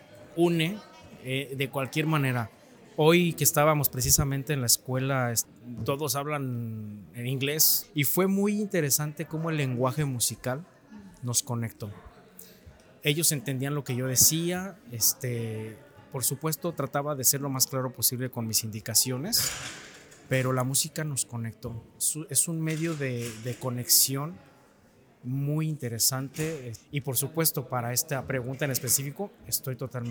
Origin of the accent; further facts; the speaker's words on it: Mexico; now in Canada; venir a recordar primero a nuestros paisanos que aquí estamos, que México no los olvida